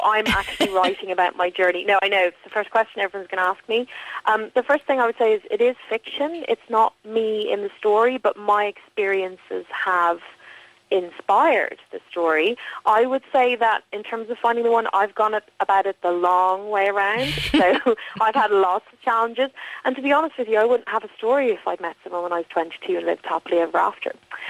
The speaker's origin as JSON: {"language": "English", "country": "Ireland", "also_born_or_lived": "London", "moved": "yes", "said": "I came from Ireland, which we all live quite suburbanly in Ireland, you know, and then I moved to Clapham"}